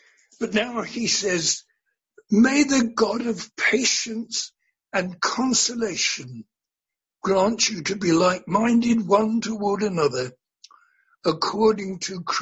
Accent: Nigeria; that it's the culture we come from. We come from Nigeria, and there are those there from the West Indies.

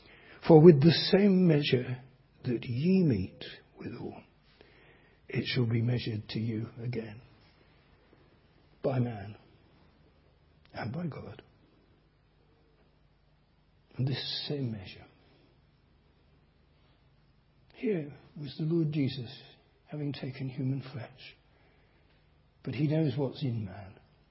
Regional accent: London, United Kingdom; it wasn't because I'd done anything apart from being a Londoner. And I suppose I was 9 at the time.

